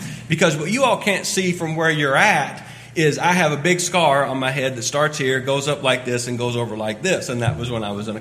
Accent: Kentucky, United States; also born or lived in Indiana / Arkansas / Mississippi; now in Albany, United States; Most people in Albany think that I'm from Texas, but I'm actually from Kentucky. Born and raised in Kentucky, and spent my first 10 years preaching just across the river in southern Indiana.

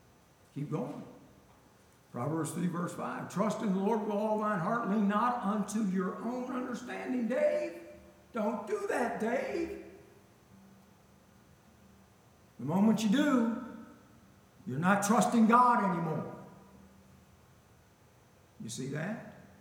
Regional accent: Baltimore, Maryland, United States; We had, in those projects over in Brooklyn Park, in South Baltimore, where I was raised, we had a family Bible

